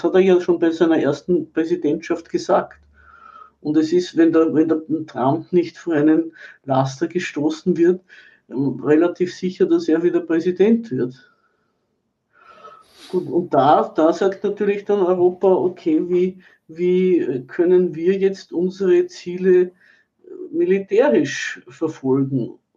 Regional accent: Austria; Also bei uns in Österreich, wie gesagt, ist sie nie abgeschafft.

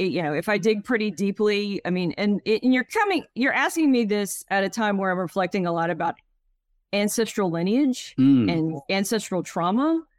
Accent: Louisiana, United States; So I grew up in Acadiana, where that's the Cajun culture. So it's not New Orleans. The Cajuns are not in New Orleans.

